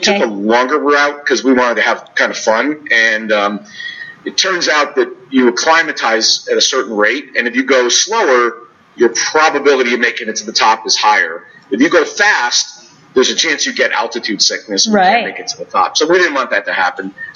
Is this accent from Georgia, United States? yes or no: no; Saratoga, California, United States; We grew up in Northern California.